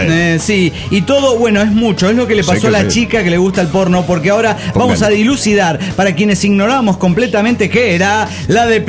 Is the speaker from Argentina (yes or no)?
no; Granollers, Catalonia, Spain; de Vigas, Barcelona.